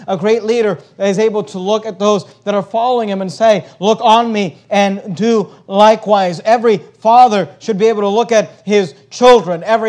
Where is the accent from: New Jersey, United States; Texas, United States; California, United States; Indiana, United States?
California, United States; born or raised there